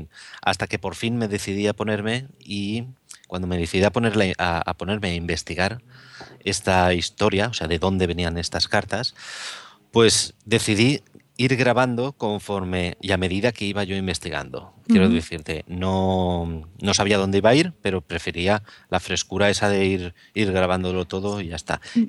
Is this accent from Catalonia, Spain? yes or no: no; Valencia, Valencian Community, Spain; que yo soy de Valencia